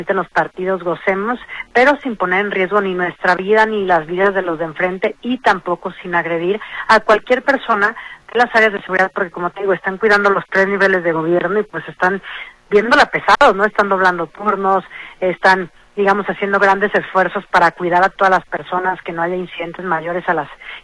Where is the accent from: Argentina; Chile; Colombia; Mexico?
Mexico; que nos emocionemos como mexicanos que somos